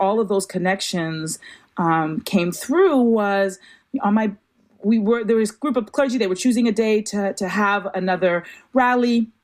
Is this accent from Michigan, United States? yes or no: no; Roxbury, Massachusetts, United States; I grew up in Roxbury, and there is no real deep relationship between West Roxbury and Roxbury.